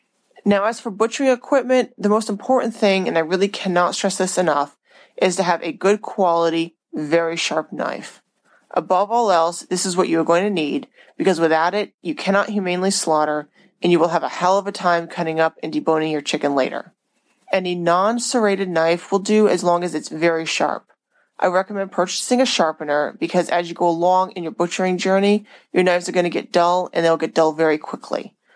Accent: United States; I grew up in America.

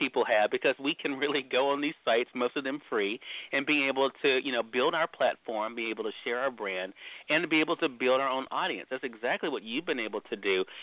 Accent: Mississippi, United States; Those joining us on the radio dial in my home state of Mississippi at WYAD 94.1 FM, we're glad you all could tune in today.

